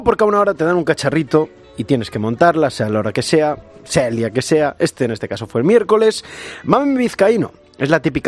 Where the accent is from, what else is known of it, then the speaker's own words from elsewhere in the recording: Galicia, Spain; yo soy gallego